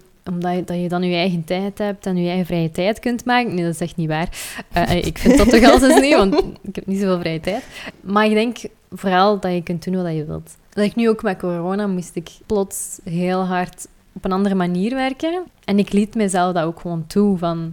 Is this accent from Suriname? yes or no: no; Zottegem, Flanders, Belgium; Ik ben van Zottegem.